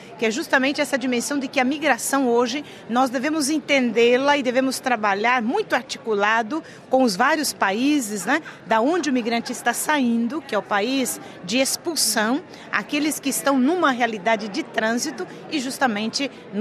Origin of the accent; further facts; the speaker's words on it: Brazil; Quando eu dizia que eu era superiora geral, mas brasileira